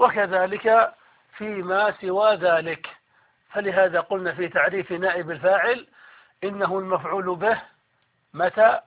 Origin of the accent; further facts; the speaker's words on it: Saudi Arabia; نحن عندنا في السعودية نسميها العمدة